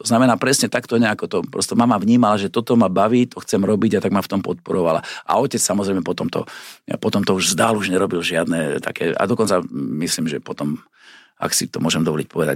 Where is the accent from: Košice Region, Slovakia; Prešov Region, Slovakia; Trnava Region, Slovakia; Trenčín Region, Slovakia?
Trenčín Region, Slovakia; Trenčín; Mám už vo veku, že je ťažko transportovateľná z môjho rodného mesta Trenčína.